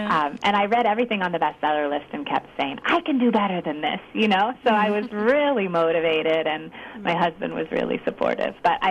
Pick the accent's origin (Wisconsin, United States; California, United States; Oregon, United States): California, United States; Chico; And I was raised in Chico, California, and I'd been out of the country once.